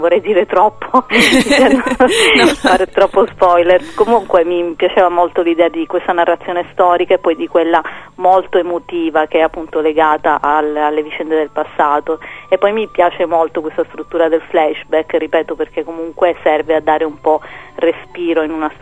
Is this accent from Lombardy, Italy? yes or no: no; Sicily, Italy; che ha lo sfondo appunto del paesaggio, della mia terra, della mentalità, anche se ovviamente è una Sicilia che magari non è mai esistita così